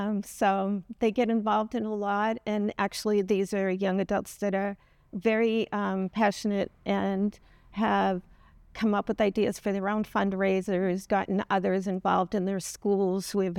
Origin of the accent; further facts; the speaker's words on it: Boston, Massachusetts, United States; I grew up in Boston, so the South Shore, Plymouth area was just beautiful, and I spent the last holiday there.